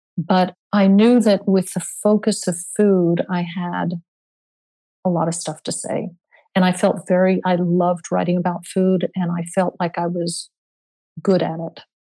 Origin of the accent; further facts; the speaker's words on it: Indian River, Florida, United States; And I'm a Florida girl. I grew up in Indian River. Indian River, Florida, is famous for its oranges and grapefruits, world famous.